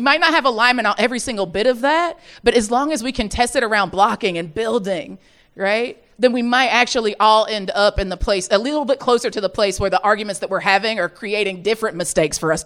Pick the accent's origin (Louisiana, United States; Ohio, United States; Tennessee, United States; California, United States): Tennessee, United States; I'm from Tennessee. We got a right-wing trifecta.